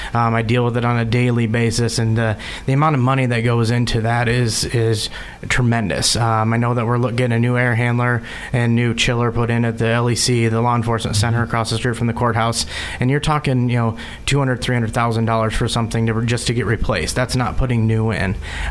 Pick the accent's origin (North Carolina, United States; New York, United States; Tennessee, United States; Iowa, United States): Iowa, United States; Boone; Yeah, I grew up here in Boone my whole life. Born and raised here. Parents are from here.